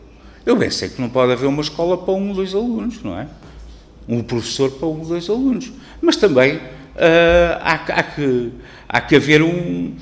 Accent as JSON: {"language": "Portuguese", "town": "Figueira da Foz", "region": "Coimbra", "country": "Portugal", "lives_now": "Guarda District, Portugal", "said": "no concelho onde eu vivo, que eu também não sou do distrito da Guarda, sou do distrito de Coimbra, da Figueira da Foz, no concelho onde eu vivo, fui lá colocado e por lá fiquei"}